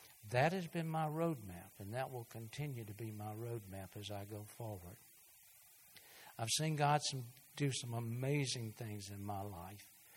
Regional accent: Pamplico, South Carolina, United States; now in Florence, United States; that, we would have never moved back to Florence, South Carolina. We had no intention of coming here. I grew up down near Pamplico. She did too.

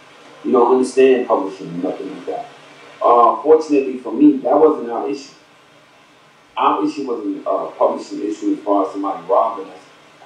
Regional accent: Bronx, New York, United States; my family and the people that I grew up with in the Bronx would not have allowed that production company.

